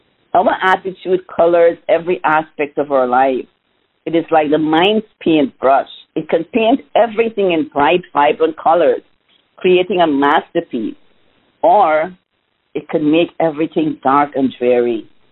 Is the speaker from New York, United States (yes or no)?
yes; New York, United States; I am from Queens, New York.